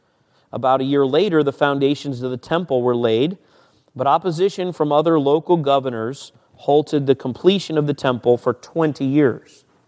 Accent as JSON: {"language": "English", "country": "United States", "said": "I'm glad I'm an American."}